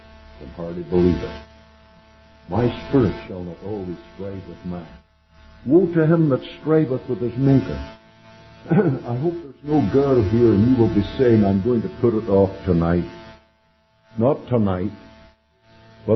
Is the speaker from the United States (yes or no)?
no; Canada; I'm a Canadian. Absolutely, I'm proud to be one.